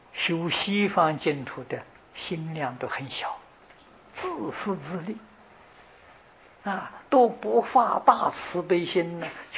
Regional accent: China; 我们中国人常讲，人死了就做鬼了。

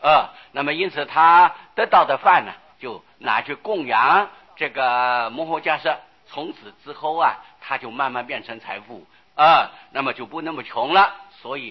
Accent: Taiwan; 哎，不过我们台湾人往往有这种的情况

